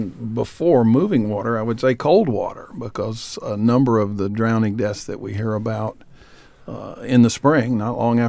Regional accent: South Carolina, United States; I grew up in South Carolina and our rivers were the Chattooga and some of the local, you know, mountain rivers down there.

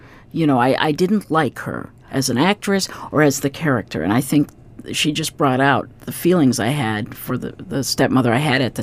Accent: Alaska, United States; and I went inside and I said, "Hi, I'm from Alaska."

